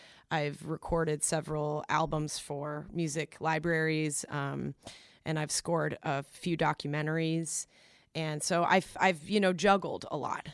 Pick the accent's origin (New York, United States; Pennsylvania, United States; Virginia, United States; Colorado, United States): Colorado, United States; So I grew up actually in Colorado, and I was playing a lot when I was a teen in the Denver scene back in the late 90s.